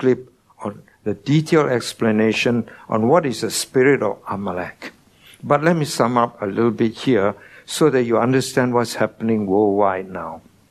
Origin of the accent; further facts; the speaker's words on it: Singapore; The first thing is, we owe a big debt to the Israel. When they're just beginning to survive after a war, 6 Day War in 1967, was a time when nobody want to help us. Please remember, young people, nobody want to help Singapore in 1965, August the 8th.